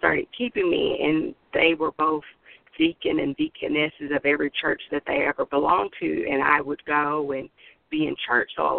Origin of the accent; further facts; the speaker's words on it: Fort Worth, Texas, United States; I grew up in Fort Worth, Texas.